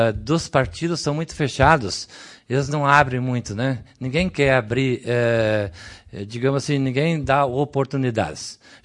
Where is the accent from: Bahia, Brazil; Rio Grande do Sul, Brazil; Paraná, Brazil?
Rio Grande do Sul, Brazil; Mormaço; Eu sou de Mormaço, tenho bloco de produtor no Mormaço, resido, pai reside em Mormaço